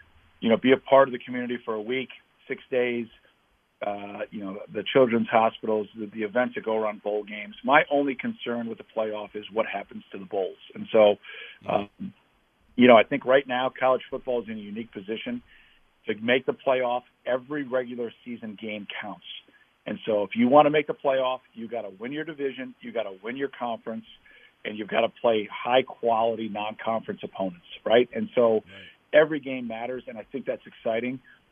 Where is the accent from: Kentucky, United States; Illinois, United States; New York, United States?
Illinois, United States; Chicago; I am from the South Side, but I am not a Cub hater.